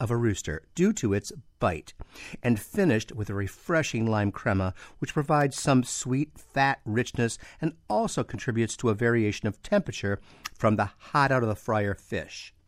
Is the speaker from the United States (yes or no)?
yes; Midwest, United States; I grew up in the Midwestern U.S., and boatyards were not part of my vocabulary until moving to the island.